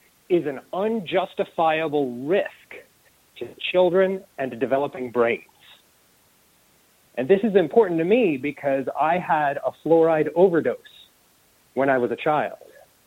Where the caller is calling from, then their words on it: Canterbury, New Zealand; also born or lived in Waitaki District, New Zealand; And so now I'm calling you from the Canterbury District, where I just moved my whole family, and we left the Waitaki District because we chose not to drink fluoridated water.